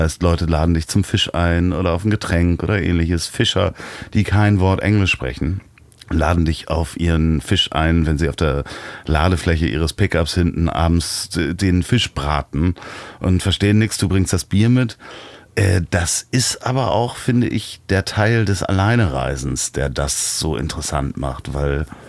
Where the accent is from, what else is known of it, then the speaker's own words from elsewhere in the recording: Berlin, Germany; ich versuche das jetzt mal als Berliner zu sagen, auf Dafke fährt